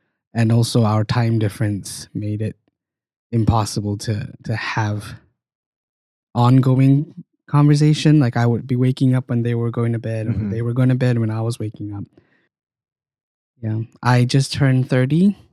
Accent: Malaysia; now in United States; And I am Malaysian by nationality, a third culture kid by, I would say, enculturation.

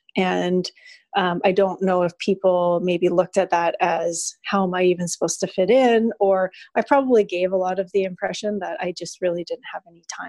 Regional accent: Canada; because I'm from Canada and I spent a lot of time in Canada

